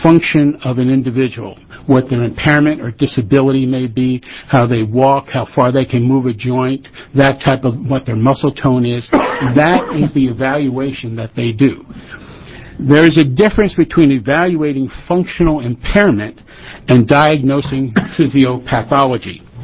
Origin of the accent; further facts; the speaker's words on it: Portland, Oregon, United States; I'm from Portland area.